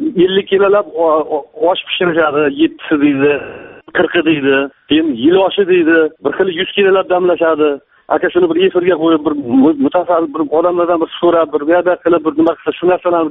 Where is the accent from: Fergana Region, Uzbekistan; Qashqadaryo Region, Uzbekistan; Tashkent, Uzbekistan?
Qashqadaryo Region, Uzbekistan; Qashqadaryodanman. Bir masalada telefon qilyapman-da.